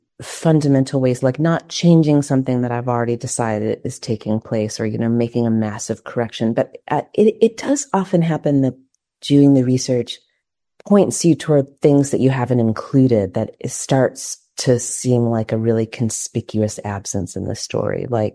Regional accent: United States; because I am an American and I reside in the US

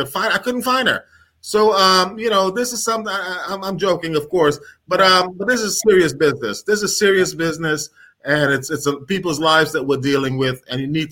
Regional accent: New York, United States; I grew up in the Bronx, which is like six blocks from Yankee Stadium.

